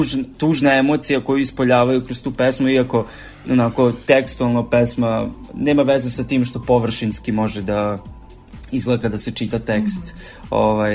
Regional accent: Sombor, Vojvodina, Serbia; i Sombora sam, bili smo se mi upoznali kad ste bili u poseti kod nas u Somboru

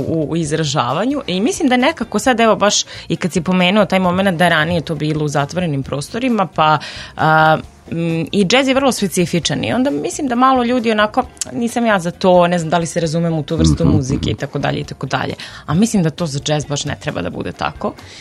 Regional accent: Novi Sad, Vojvodina, Serbia; born there; evo ja sam rođena Novosađanka

